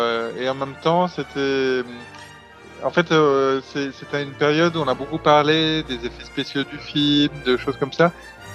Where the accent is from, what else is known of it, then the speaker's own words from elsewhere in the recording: Barcelona, Catalonia, Spain; Moi, j'ai grandi à Barcelone, en Espagne.